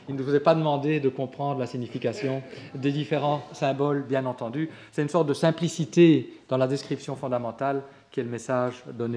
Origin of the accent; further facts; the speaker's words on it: Belgium; comme je suis belge, je dis de Brout Angler X